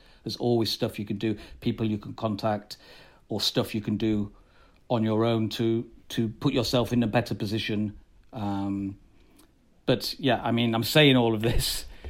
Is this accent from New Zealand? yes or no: no; Chorley, North West England, United Kingdom; also born or lived in Blackburn; Yeah, I was born in Blackburn. Born in Blackburn, grew up in Chorley.